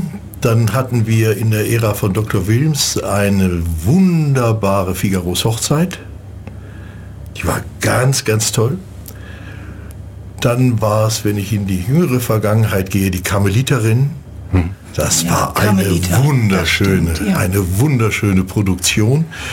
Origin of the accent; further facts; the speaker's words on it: Wesel, North Rhine-Westphalia, Germany; Ich stamme aus der Umgebung von Wesel. Bin da geboren worden, aufgewachsen, zur Schule gegangen. Zum Grauen vieler Rechtschreibschwacher bin ich auf die Konrad-Duden-Schule gegangen.